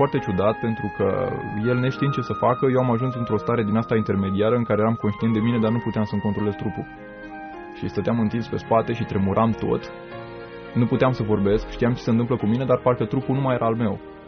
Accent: Roșiori de Vede, Teleorman, Romania; also born or lived in Mehedinți / Craiova; Eu sunt din Roșiori de Vede, din Telorman. De fapt, acolo locuiesc părinții, sunt născut în Mehedinți. Și liceul am făcut în Craiova.

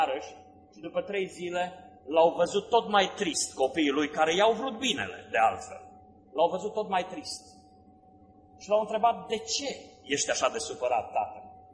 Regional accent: Mediaș, Sibiu County, Romania; sunt de la Mediaș și am stat vreo trei luni aici în biserica aceasta

